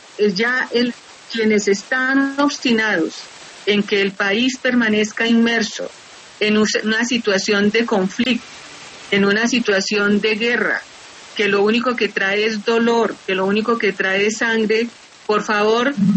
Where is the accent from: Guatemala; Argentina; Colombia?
Colombia; necesitamos unirnos como colombianos